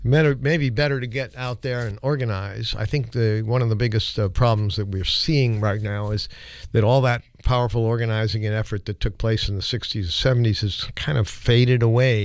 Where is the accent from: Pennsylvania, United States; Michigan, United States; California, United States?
California, United States; also born or lived in New York; now in Portland, United States; Well, I was born in New York. I grew up in Southern California.